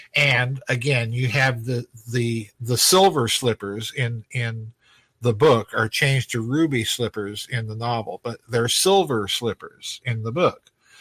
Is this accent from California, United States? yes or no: no; South Dakota, United States; And Frank Baum is an editor in a little town newspaper in my home state of South Dakota.